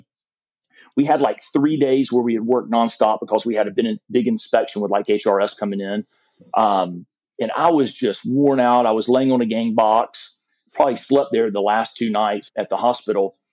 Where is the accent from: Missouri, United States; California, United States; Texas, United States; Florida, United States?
Florida, United States; Jacksonville; I'm from North Florida, grew up in Jacksonville, the greater Jacksonville area, south of Jacksonville for the most part.